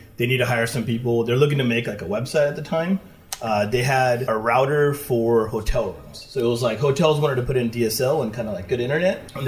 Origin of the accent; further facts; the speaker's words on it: California, United States; The highlights, I grew up here in the Bay Area.